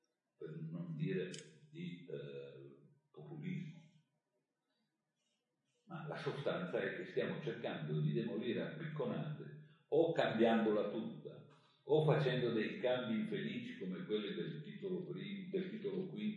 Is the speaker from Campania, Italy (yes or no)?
no; Piedmont, Italy; Io l'ho fatto un po' più tardi perché sono più lento, vengo dalle montagne del Piemonte, quindi.